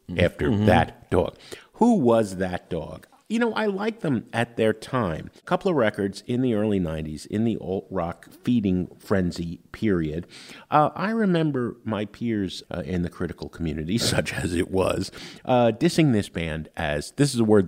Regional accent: New Jersey, United States; now in Chicago, United States; You know, I'm from New Jersey, right? You and I live in Chicago.

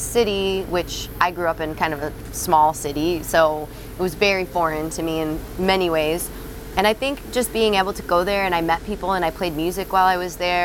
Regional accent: Illinois, United States; Well, and also I grew up in Illinois

